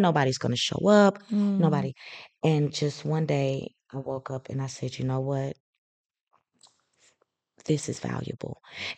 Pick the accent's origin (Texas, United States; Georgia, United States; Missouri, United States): Missouri, United States; St. Louis; I'm from St. Louis, Missouri. I'm a black girl.